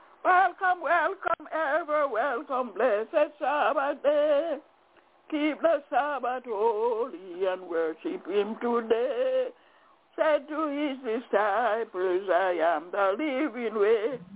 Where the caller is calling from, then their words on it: Albany, New York, United States; I'm calling from Albany in New York.